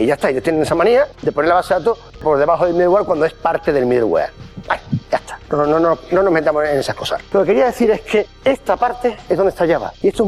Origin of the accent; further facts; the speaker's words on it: Andalusia, Spain; Yo soy, como ya sabéis por mi acento, soy de Andalucía y en mi tierra somos creo que 6 millones y medio, si acaso.